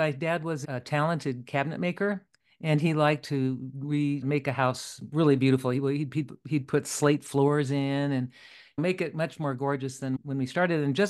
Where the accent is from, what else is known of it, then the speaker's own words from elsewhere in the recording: Anaheim, California, United States; also born or lived in El Monte; I was born in Los Angeles County in California, right? It's called El Monte. People wonder where that is, but it's east of LA a little bit. And I was born there and moved to Anaheim when I was a young girl with my parents.